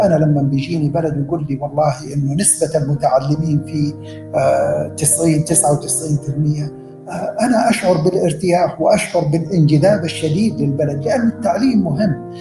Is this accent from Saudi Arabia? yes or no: yes; Saudi Arabia; كل الأمور هذه بتعطي انطباع جيد عننا كسعوديين وعن المملكة العربية السعودية.